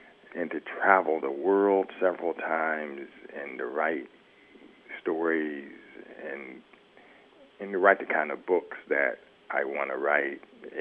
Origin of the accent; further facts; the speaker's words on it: Ohio, United States; I grew up in Ohio in the 1960s, and I was the first person in my family to go to college